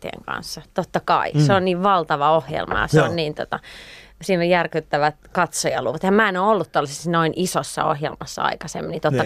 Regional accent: Viiala, Pirkanmaa, Finland; Mä oon Viilassa syntynyt. Tai Tampereen vieressä.

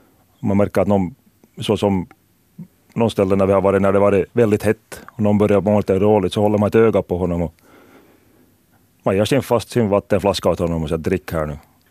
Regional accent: Ekenäs, Uusimaa, Finland; Jag är från Ekenäs

